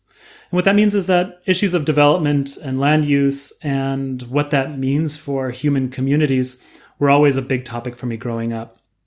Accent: San Diego, California, United States; So I grew up in San Diego in California.

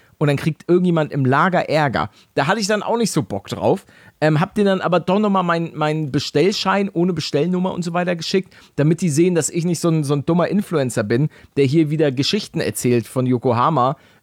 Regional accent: Germany; now in Miami, United States; Ich komme aus Deutschland

